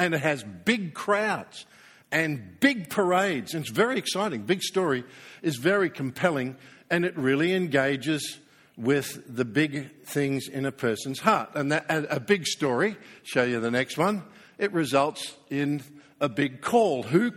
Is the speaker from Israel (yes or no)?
no; Australia; I mean, we saw our mother country under attack. I guess the average Australian never thinks of Britain in the times in which we are now alive, but then we saw ourselves as young lions.